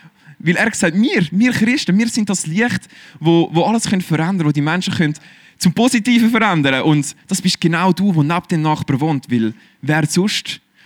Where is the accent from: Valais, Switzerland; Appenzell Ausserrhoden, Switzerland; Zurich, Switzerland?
Zurich, Switzerland; Pfäffikon; wie ihr vielleicht seht. Ich bin in Pfäffiken aufgewachsen, im Kanton Zürich. Und ich kenne Jesus schon mein ganzes Leben lang.